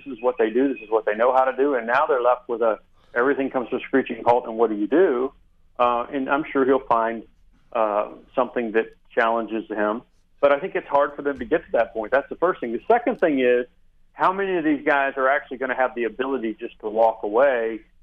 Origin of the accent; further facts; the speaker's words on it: Little Rock, Arkansas, United States; So, as you know, I grew up in Little Rock, Arkansas. I put on shoes when I actually moved out of the state.